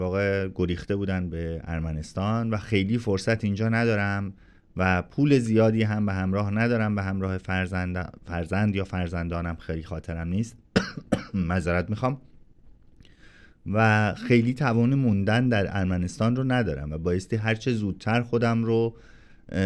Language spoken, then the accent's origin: Persian; Iran; قانونی از ایران نمیتونستم خارج بشم